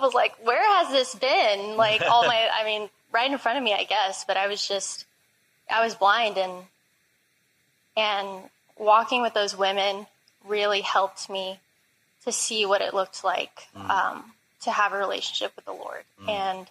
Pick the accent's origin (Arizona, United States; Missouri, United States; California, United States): California, United States; San Jose; But I grew up Catholic in San Jose, California. That's where I was raised.